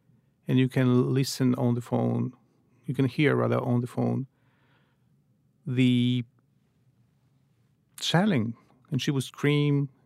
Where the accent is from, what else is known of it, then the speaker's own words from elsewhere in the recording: Kyiv, Ukraine; I'm from the capital.